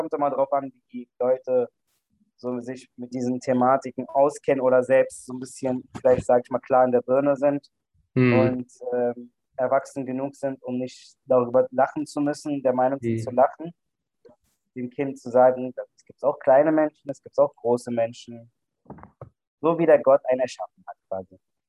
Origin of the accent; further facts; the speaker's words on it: Berlin, Germany; born there; Ich bin 33 Jahre alt. Ich bin in Berlin geboren. Also meine Eltern kommen ursprünglich aus der Türkei. Und das ist vielleicht auch eine Minderheit. Wir sind christliche Türken.